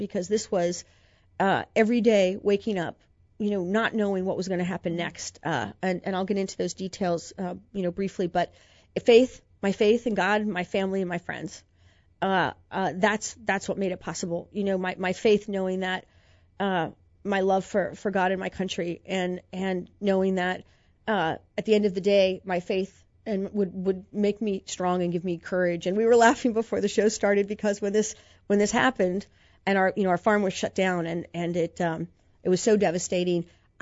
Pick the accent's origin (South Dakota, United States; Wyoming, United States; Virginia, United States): Virginia, United States; Mount Vernon; So I grew up in Mount Vernon, Virginia. I'm the youngest of three girls, and I grew up in a hardworking family.